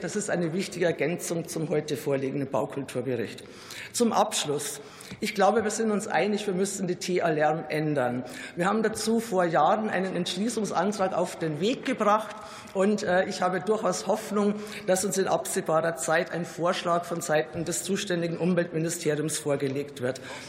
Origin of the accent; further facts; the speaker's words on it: Munich, Bavaria, Germany; Allein aus meiner Heimatstadt sind mir mehrere Vorhaben bekannt